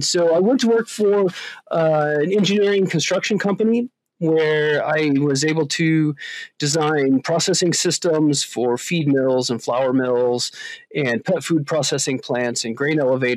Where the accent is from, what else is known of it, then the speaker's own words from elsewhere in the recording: Iowa, United States; And so originally I'm from Northwest Iowa, and I grew up on a traditional corn and soybean farm, something you'd see in lots of places in the Midwest of the U.S.